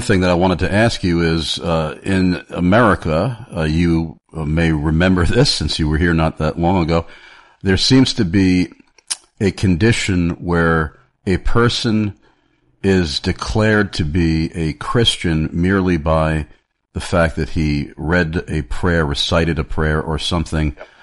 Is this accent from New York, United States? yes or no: yes; New York, United States; and then I told him that I was from New York.